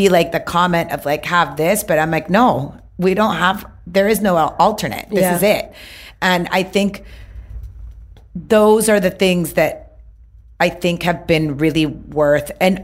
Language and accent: English; Memphis, Tennessee, United States; also born or lived in Florida; I remember growing up in Memphis. I think I told your mom this. I remember growing up in Memphis.